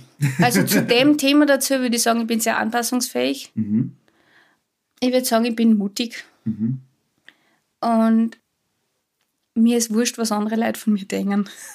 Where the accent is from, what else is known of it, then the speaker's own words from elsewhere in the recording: Schleißheim, Upper Austria, Austria; also born or lived in Lenzing; Ich komme ursprünglich aus Schleißheim bei Wels.